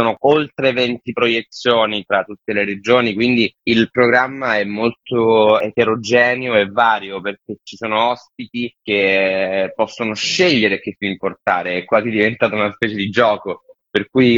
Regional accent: Catanzaro, Calabria, Italy; now in Rome, Italy; io vivo a Roma ma sono nato e cresciuto a Catanzaro

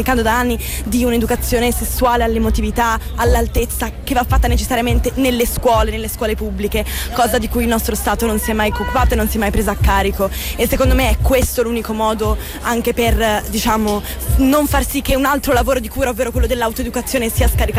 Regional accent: Bologna, Emilia-Romagna, Italy; now in Venice, Italy; Io sono di Bologna ma studio a Venezia.

